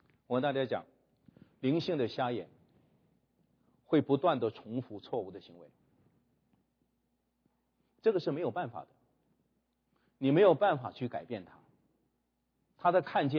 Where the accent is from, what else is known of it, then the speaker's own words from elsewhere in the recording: China; 我们中国人叫审时度势